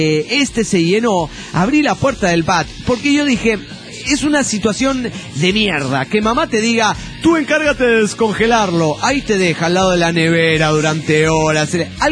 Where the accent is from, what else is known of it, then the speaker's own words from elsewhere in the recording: Reynosa, Tamaulipas, Mexico; de Reynosa, Tamaulipas, México.